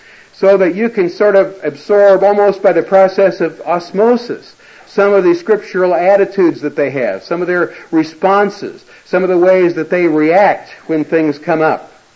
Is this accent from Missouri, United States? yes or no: yes; Missouri, United States; I come from Missouri. I live just a few miles away from Harry Truman's house.